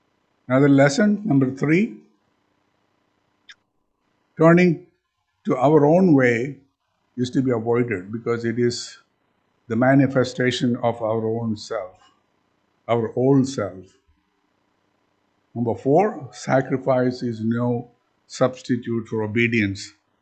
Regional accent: India; first language Malayalam; So since Malayalam is my mother tongue, I felt comfortable.

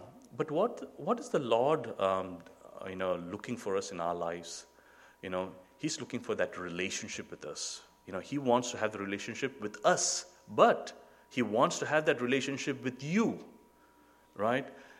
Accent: Nigeria; I grew up in Nigeria for most of my life. I was born and brought up there.

